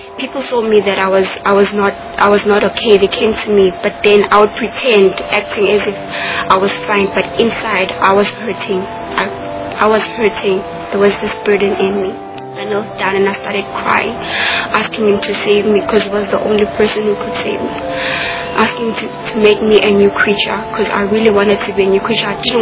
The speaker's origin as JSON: {"language": "English", "country": "Eswatini", "said": "and I'm from the Kingdom of Swaziland."}